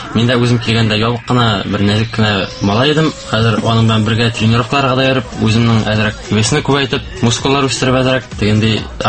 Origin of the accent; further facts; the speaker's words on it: Aitaul, Bashkortostan, Russia; Мин үзем Башкирдан, Айтауылдан.